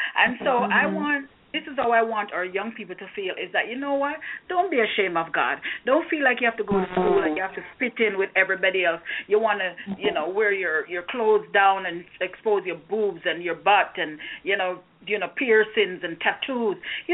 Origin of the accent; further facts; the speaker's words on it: Jamaica; I remember at the time growing up in Jamaica, and you're thinking, okay, you know, you go to church.